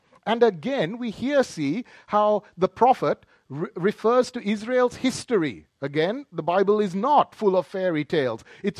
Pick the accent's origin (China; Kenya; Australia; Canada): Australia; that is now part of our history as Australian people.